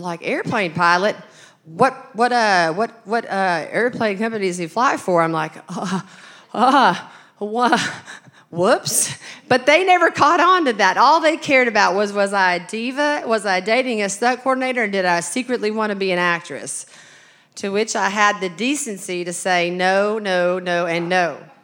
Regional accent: Arkansas, United States; accent: Southern; or anything about my Arkansas-ness and my rough and tumble beginning. I just wasn't, because I kind of had a mouth from the South. And you know, we say what we mean down here.

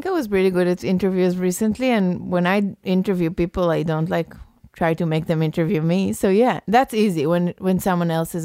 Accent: Israel; English is a second language; Growing up in Israel... We had seders, but you know, my family never reads the Haggadah.

